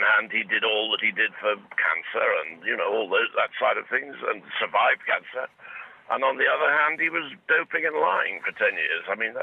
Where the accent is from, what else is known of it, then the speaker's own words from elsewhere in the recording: England, United Kingdom; Well, listen, I'm English. I'm not Irish. I'm not Catholic.